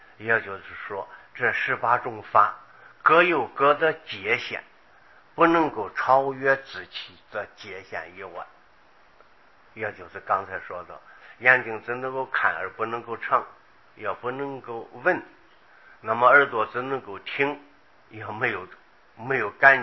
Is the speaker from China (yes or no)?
yes; China; 我们中国人以历来的成语五味杂陈，我们说五味，